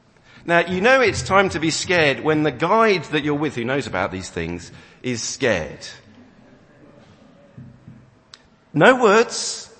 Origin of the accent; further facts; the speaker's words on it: United Kingdom; You know, Jesus, good in small doses, but let's not get too enthusiastic. We are British.